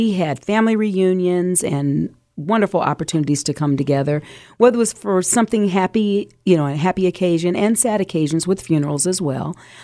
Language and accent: English; Nebraska, United States; She happened to visit my hometown in Nebraska, and I saw her at the podium.